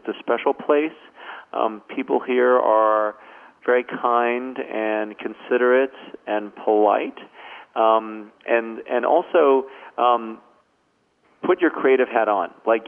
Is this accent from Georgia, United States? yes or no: no; Hawaii, United States; maybe I'm saying it because I'm someone from Hawaii